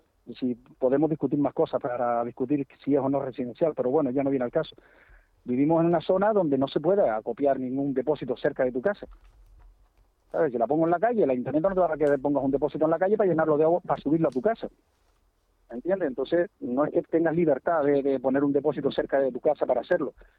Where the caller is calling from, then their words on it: Tarajalejo, Canary Islands, Spain; Soy un vecino de Tarajalejo. … de Tarajalejo.